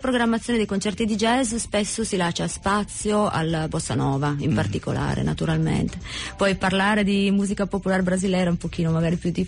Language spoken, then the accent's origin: Italian; Turin, Piedmont, Italy; Veniamo da Torino, sì.